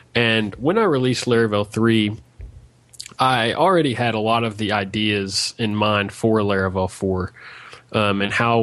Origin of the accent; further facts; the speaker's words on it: Arkansas, United States; I'm from Arkansas, United States